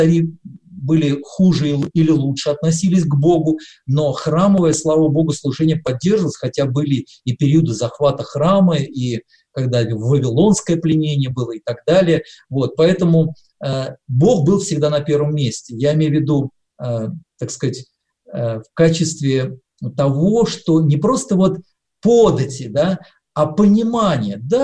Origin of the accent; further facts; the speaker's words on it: Ukraine; Я рос на Украине, я москвич в третьем поколении